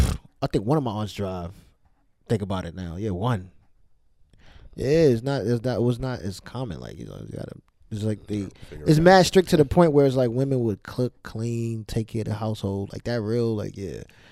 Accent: Brooklyn, New York, United States; Born and raised in Brooklyn. Born in Brooklyn. I've been to Haiti 3 times.

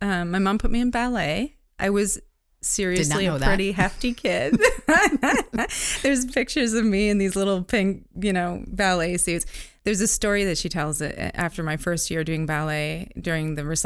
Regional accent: North Bay, Ontario, Canada; I grew up in Northern Ontario, North Bay, Ontario.

